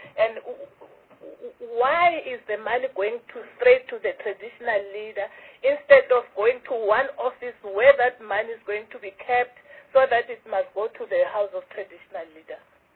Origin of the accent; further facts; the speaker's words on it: Mpumalanga, South Africa; I'm from Mpumalanga, actually.